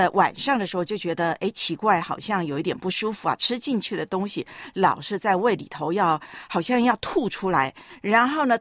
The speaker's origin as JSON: {"language": "Chinese", "country": "Taiwan", "tie": "born or raised there", "said": "你在我们老家台湾呢"}